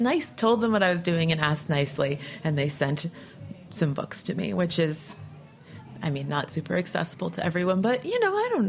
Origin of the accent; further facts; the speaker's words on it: Los Angeles, California, United States; also born or lived in Vermont / Miami / Seattle; now in New Orleans, United States; I grew up in Los Angeles. I like living in different parts of the country and seeing the perspective of a resident and not just a visitor.